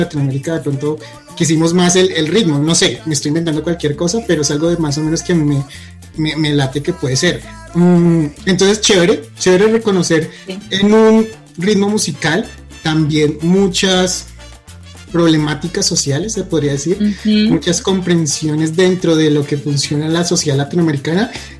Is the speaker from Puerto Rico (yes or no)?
no; Colombia; also born or lived in Valle del Cauca, Colombia; siendo latinoamericano, siendo colombiano, claramente es una música que la tenemos cerca, es cercana a nosotros. Digamos que mis primeros 5 años yo los viví en el Valle del Cauca